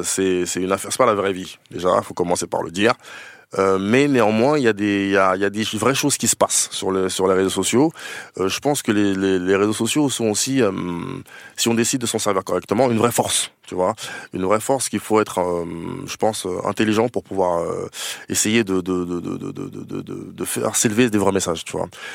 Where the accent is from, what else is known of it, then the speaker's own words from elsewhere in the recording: Noisy, Île-de-France, France; also born or lived in Paris; J'ai grandi à Noisy. Okay. À Noisy. Je suis né à Paris, mais j'ai grandi à Noisy.